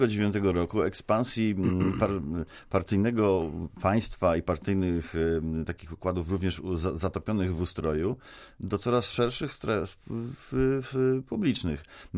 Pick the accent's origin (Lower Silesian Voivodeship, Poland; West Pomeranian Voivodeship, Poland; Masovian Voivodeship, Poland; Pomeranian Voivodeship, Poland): Lower Silesian Voivodeship, Poland; Wrocław; Ja jestem z Wrocławia, żyjemy nad Odrą.